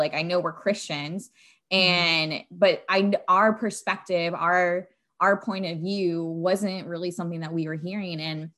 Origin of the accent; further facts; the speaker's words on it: Florida, United States; while Sage and I come from Florida, we come from the same city, a few blocks away from each other